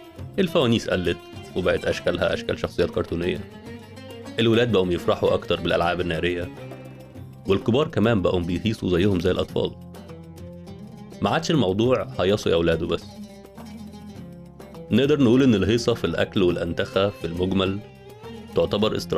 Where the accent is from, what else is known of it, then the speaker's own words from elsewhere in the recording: Egypt; عندنا في مصر شعار معروف من أغنية